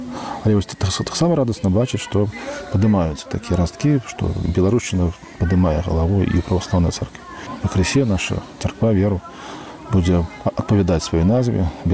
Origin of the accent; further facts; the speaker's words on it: Belarus; ми білоруси